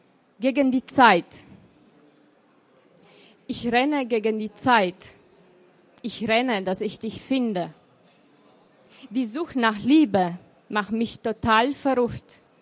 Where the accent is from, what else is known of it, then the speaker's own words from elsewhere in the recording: Romania; first language Romanian; German is a second language; now in Germany; Ich habe früher 3 Bücher in Rumänisch geschrieben, das ist meine Muttersprache. Und ich habe mich getraut, seit 2008 auch in Deutsch zu schreiben. Ich bin hier in Deutschland seit 20 Jahren und ich werde weiterschreiben.